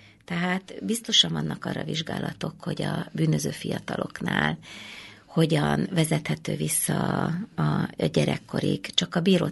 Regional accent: Tatabánya, Komárom-Esztergom, Hungary; Én tatabányai vagyok

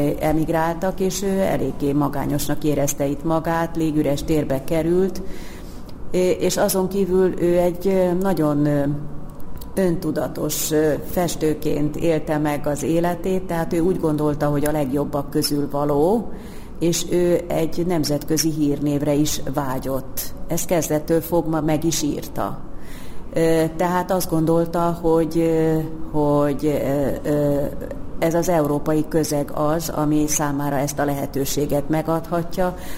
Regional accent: Hungary; Ez számunkra egy hosszas kutatómunka, mert magyarok vagyunk és nem értünk Párizsba

